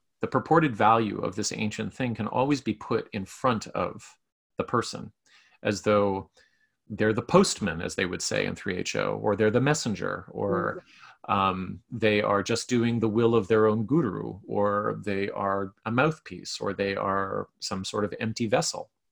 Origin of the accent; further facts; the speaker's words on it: Canada; I mean, I'm Canadian, and we have an intellectual here who influenced everybody really, really hardcore